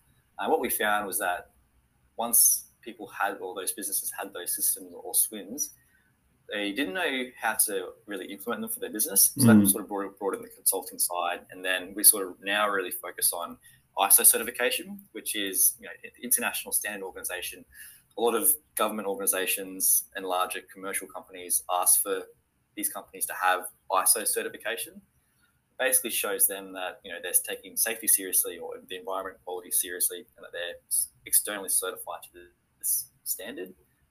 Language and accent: English; Brisbane, Queensland, Australia; now in Canberra, Australia; moved down to Canberra from Brisbane. I was from Brisbane originally. Moved down to cold Canberra